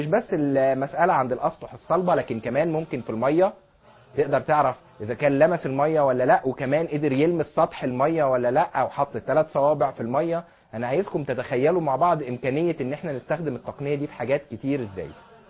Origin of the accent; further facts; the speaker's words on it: Egypt; عندنا في ثقافتنا كمصريين